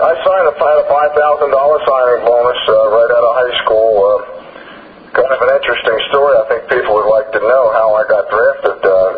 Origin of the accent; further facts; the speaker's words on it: Washington Crossing, New Jersey, United States; Well, as a young man growing up in Washington's Crossing outside of Trenton, right on the Delaware River